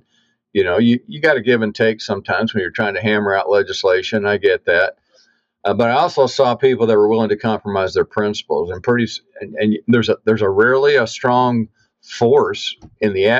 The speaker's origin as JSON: {"language": "English", "region": "Missouri", "country": "United States", "tie": "born or raised there", "moved": "yes", "lives_now": "Iowa City, United States", "said": "My wife and I moved to Iowa City from Southeast Missouri, actually. I grew up in Southeast Missouri. And I grew up operating heavy equipment, dozers and drag lines."}